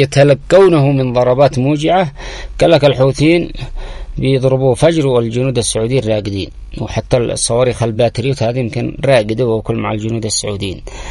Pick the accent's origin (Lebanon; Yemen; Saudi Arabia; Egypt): Yemen